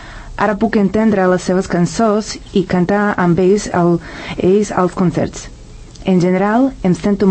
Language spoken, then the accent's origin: Catalan; Serbia; Catalan is a second language; now in Spain; soc de Sèrbia. Porto aquí 5 anys i fa 3 vaig decidir començar a aprendre català. Com que ja parlava castellà